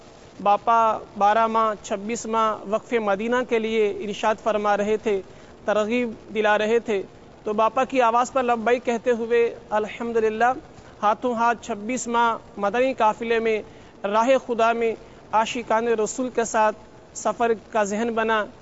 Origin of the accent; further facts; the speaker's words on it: Gujranwala, Punjab, Pakistan; اور میرا تعلق گوجرانوالہ شہر پاکستان سے ہے.